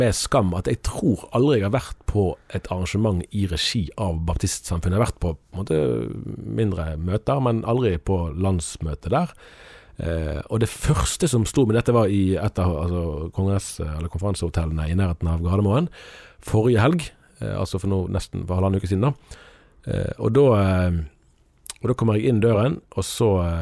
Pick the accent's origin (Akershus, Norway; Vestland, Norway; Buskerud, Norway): Vestland, Norway; Bergen; Jeg har skjønt det at jeg er egentlig ikke fra Vestlandet når jeg er fra Bergen.